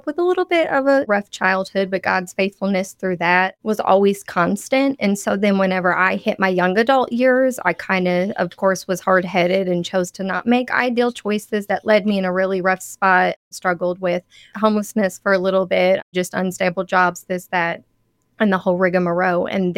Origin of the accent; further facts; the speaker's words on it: Evansville, Indiana, United States; Evansville.